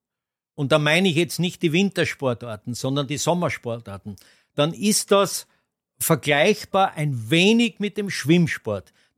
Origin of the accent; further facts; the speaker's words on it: Austria; wir als Österreicher haben einfach die Verpflichtung, Skierfolge zu machen.